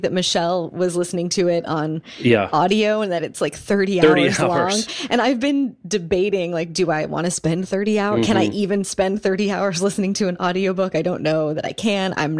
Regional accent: Kansas, United States; I did that growing up in Kansas.

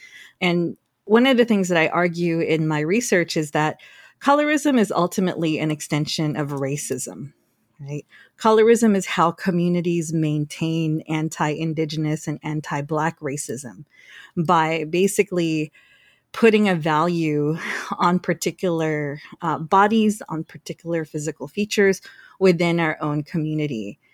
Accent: Guam; moved away; also born or lived in California; I'm Filipino. I was born and raised on Guam. You know, me, my brother and sister were all born and raised on Guam.

